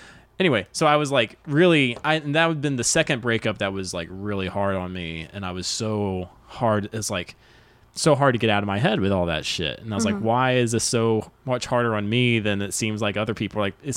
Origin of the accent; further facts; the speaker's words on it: North Carolina, United States; Okay, so maybe you're more on the cutting edge than we were in like North Carolina. Whereas like, I mean, I was a Christian all the way through high school.